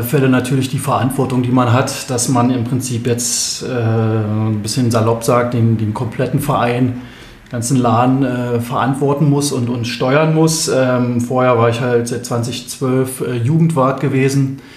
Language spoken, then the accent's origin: German; Berlin, Germany; now in Bernau, Germany; Und wir sind hier aus Berlin hergezogen mit meinen Eltern zusammen und hatte dann ein Hobby gesucht